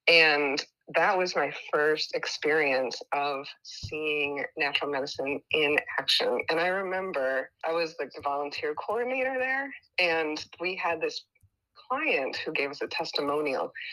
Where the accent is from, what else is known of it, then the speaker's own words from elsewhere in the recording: Wisconsin, United States; also born or lived in California; now in Portland, United States; I'm queer, mixed race, first gen, I was born in California actually. But I grew up in the icy winters of Wisconsin, and I was just there, so I remembered how icy they are.